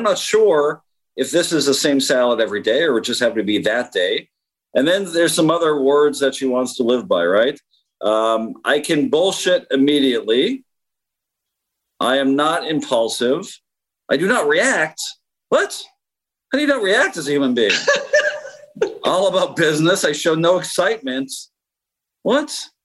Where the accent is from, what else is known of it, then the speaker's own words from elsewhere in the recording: Canada; As a Canadian, as a very proud Canadian